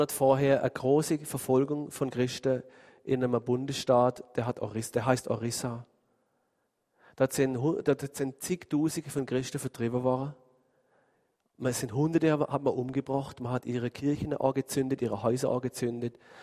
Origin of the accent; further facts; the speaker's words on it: Switzerland; Da habe ich mich dann super vollmächtig gefühlt, weißt du, so als Schweizer.